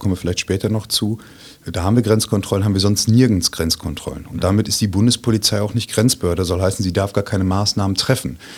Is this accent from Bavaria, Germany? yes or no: no; Münster, North Rhine-Westphalia, Germany; Ich komme aus Münster, im wunderschönen Münsterland